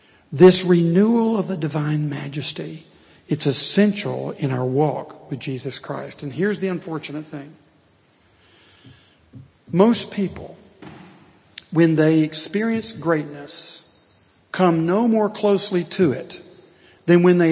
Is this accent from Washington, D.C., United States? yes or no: no; Tennessee, United States; I grew up in East Tennessee, and so every year we made pilgrimage to Knoxville, into Neyland Stadium.